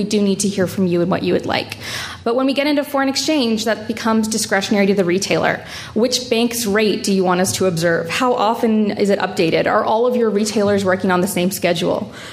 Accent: Canada; being a Canadian consumer myself

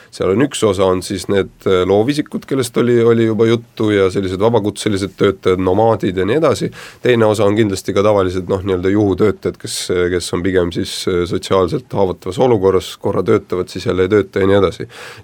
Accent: Ida-Viru County, Estonia; minu kodumaakond Ida-Virumaa on siin hea näide

